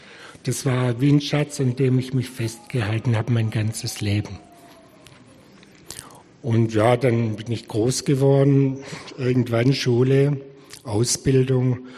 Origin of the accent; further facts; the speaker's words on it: Aurich, Lower Saxony, Germany; born there; Ja, also geboren bin ich in Aurich am Kreuzbach. Da war ich das 5. Kind meiner Eltern